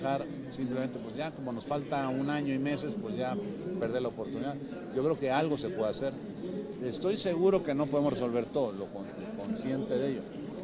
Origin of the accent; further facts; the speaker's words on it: Mexico; al final todos somos mexicanos y todos tenemos el riesgo de tener eventos en seguridad.